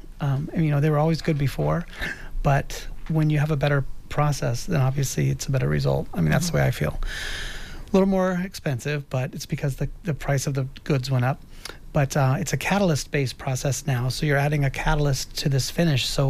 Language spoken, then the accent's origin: English; West Coast, United States; I grew up on the West Coast where everybody out there, all the air is coming in off the water.